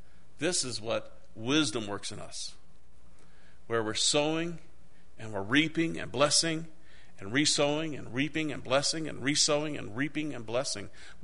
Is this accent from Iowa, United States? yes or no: yes; Iowa, United States; I'm from Iowa. A lot of farmland out there. Drive across Interstate 80 and you'll pass about 360 miles of cornfields.